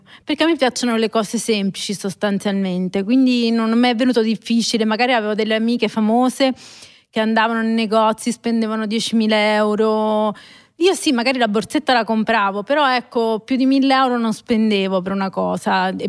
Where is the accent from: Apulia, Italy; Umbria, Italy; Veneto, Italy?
Umbria, Italy; Terni; accent: Terni dialect; moved away; also born or lived in Milan; quando arrivai a Milano parlavo un po' con il dialetto ternano, cioè del tipo di dove sei, dei Terni e dintorni.